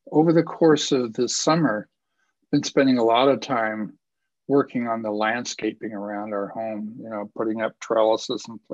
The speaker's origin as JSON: {"language": "English", "region": "Sonoran Desert", "country": "United States", "tie": "born or raised there", "also_born_or_lived": "Los Angeles, United States", "lives_now": "Denver, United States", "said": "But I was born in Los Angeles and raised in the Sonoran Desert, and I can stand any amount of heat"}